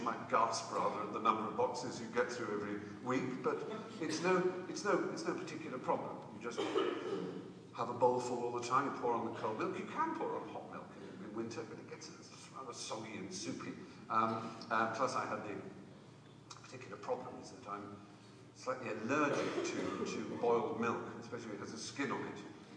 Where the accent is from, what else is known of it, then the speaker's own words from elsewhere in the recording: East of England, United Kingdom; I come from Norfolk